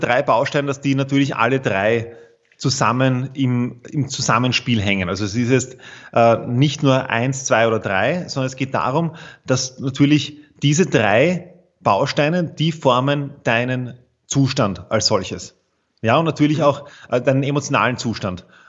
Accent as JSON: {"language": "German", "region": "Vienna", "country": "Austria", "said": "ich bin aus Wien, so wie du."}